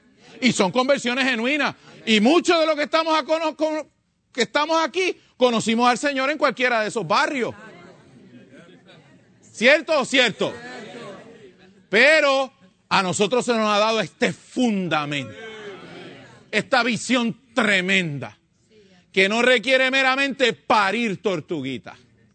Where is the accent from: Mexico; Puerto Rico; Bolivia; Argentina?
Puerto Rico; San Juan; ¿Usted ha visto allá de donde yo nací y me crié, más o menos para enero, febrero, en la costa de la ciudad de San Juan, en Puerto Rico?